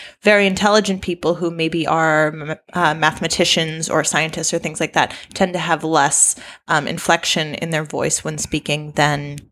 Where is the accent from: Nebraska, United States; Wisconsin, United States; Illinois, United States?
Wisconsin, United States; accent: Wisconsin; I'm from Wisconsin, and the accent there sounds really unintelligent.